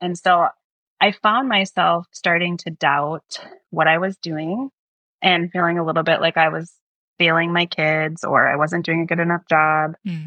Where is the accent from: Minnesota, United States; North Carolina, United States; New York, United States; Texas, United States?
Minnesota, United States; I'm from Minnesota and my siblings are there, and my brother has a young child who I want to spend time with.